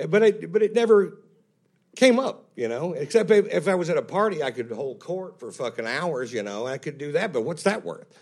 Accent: Fritch, Texas, United States; you can look at it as a small town boy makes good. I'm from Fritch, Texas, so that's, when I lived there, they swear it was 1,400 people, but I know it was 700 people.

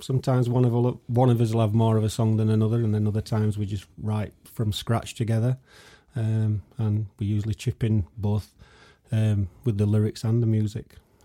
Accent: Barnsley, Yorkshire and the Humber, United Kingdom; We're from Barnsley, South Yorkshire.

